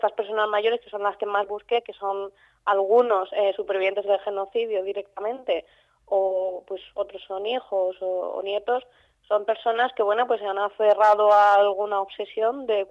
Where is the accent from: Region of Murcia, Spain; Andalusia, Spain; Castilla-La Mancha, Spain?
Castilla-La Mancha, Spain; Porque yo vengo de un pueblo de La Mancha muy, muy pequeñito